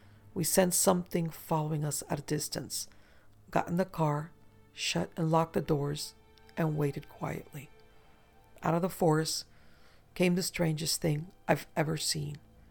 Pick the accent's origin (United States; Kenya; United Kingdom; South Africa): United States; Dallas, Texas; Did I mention I'm from Dallas, and it's flat and not that far above sea level?